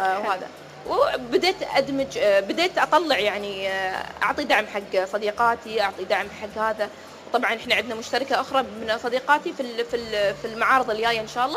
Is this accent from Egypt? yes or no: no; United Arab Emirates; أنا كإماراتية